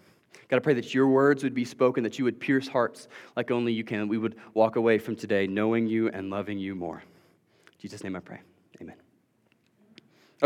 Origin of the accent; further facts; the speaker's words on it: Illinois, United States; When I was a kid, I grew up in Illinois, but most of our extended family lived in Georgia.